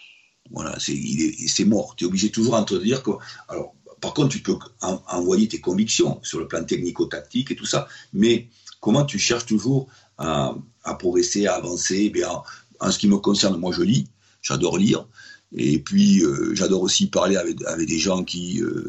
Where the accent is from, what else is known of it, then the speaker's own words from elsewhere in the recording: Sainte-Foy-la-Grande, Nouvelle-Aquitaine, France; born there; also born or lived in Bordeaux; Moi, je suis né dans un pays où on joue au rugby. Je suis né à Sainte-Foy-la-Grande où avant tout il y a du rugby.